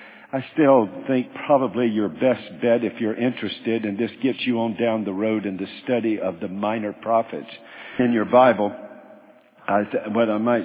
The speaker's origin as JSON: {"language": "English", "town": "Charlotte", "region": "North Carolina", "country": "United States", "tie": "born or raised there", "lives_now": "Alabama, United States", "said": "But I grew up in Charlotte, North Carolina, and now I live in Alabama"}